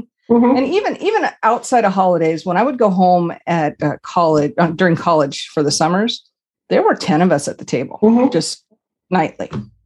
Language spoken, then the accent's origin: English; Washington, United States; On my dad's side, I grew up in Eastern Washington, so that's where his family ended up.